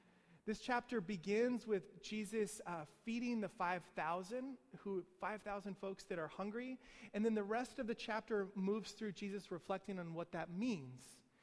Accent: Kansas City, United States; that church in Kansas City, my hometown

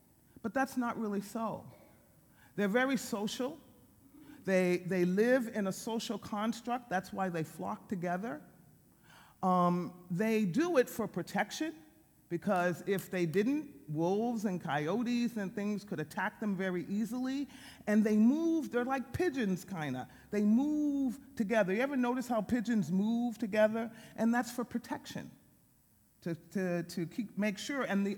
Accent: New York City, New York, United States; moved away; I grew up in New York City, so when I moved to California, I moved to Sacramento first.

